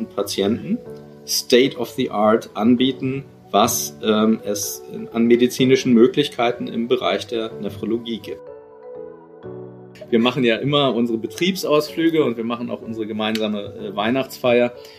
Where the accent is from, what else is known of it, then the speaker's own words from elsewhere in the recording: Berlin, Germany; ich komme ursprünglich aus Berlin, bin in Berlin geboren, aufgewachsen, zur Schule gegangen, habe dort auch studiert